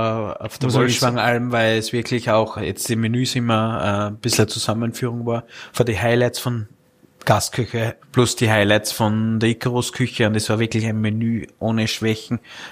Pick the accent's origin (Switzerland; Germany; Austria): Austria; Upper Austria; als Oberösterreicher sagt man lieber haben, wir brauchen.